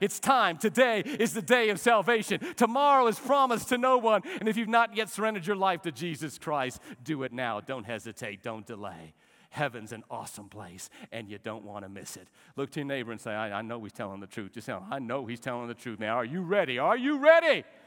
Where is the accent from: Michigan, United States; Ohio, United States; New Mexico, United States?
New Mexico, United States; I don't know if it's this boy that was born and raised in New Mexico and now lives in Texas